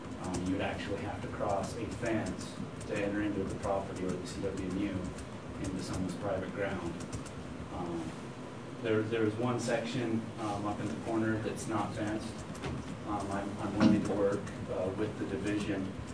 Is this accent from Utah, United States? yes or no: yes; Manila, Utah, United States; I grew up in Manila, ranching. I worked for my dad my whole life.